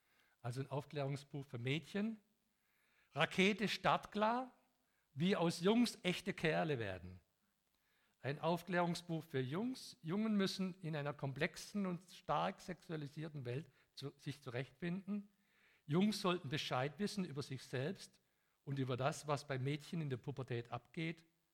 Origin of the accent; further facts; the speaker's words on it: Hungary; Und wir machen das oft so, dass ich komme aus Ungarn